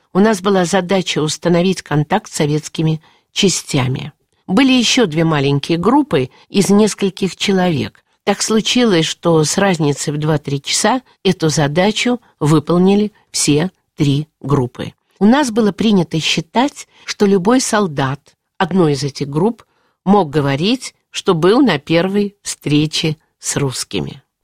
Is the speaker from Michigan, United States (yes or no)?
no; San Francisco, California, United States; also born or lived in Shanghai; Я родился уже в Шанхае, а спустя год семья переехала в Сан-Франциско. Красивый и замечательный город. Там тогда проживали тысячи русских. Они селились вместе. У нас дома все говорили по-русски.